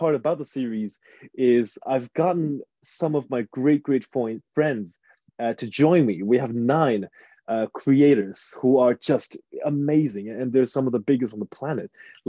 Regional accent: China; I'm much younger and I kind of grew up late, but I grew up in China. So we got things a little bit later than the rest of the world.

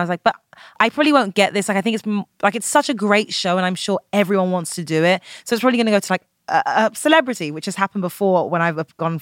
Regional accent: London, United Kingdom; moved away as an adult; now in Los Angeles, United States; I'm from London, originally. I moved out to LA about 7 years ago, and I was in London, and I hadn't done much.

